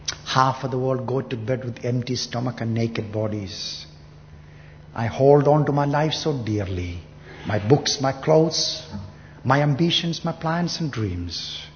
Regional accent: India; moved away as an adult; now in United States; And I grew up in India and going to school, always loved fountain pen.

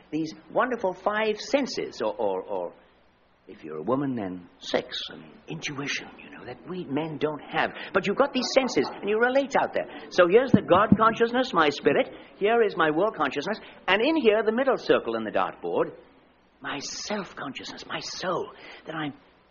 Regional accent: United Kingdom; after all, I'm British, you know, that kind of stiff upper lip and that stoical kind of, keep this stuff to myself.

